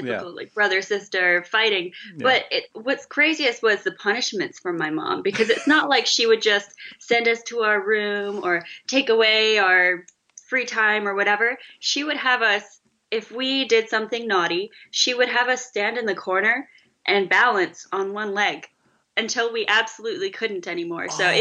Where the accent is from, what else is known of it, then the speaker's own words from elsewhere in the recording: Canada; I am Canadian.